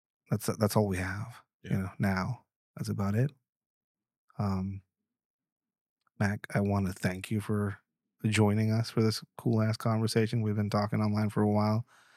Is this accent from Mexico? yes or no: yes; Tijuana, Baja California, Mexico; I'm from Tijuana. I've been to Baltimore.